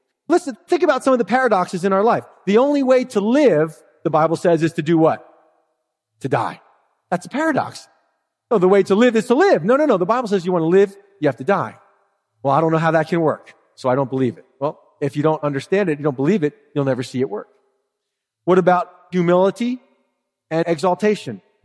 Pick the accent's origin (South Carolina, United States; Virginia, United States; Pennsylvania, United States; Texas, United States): Pennsylvania, United States; Philadelphia; I grew up in Philadelphia, the art museum there, and the big statue of Rocky is there with his gloves lifted.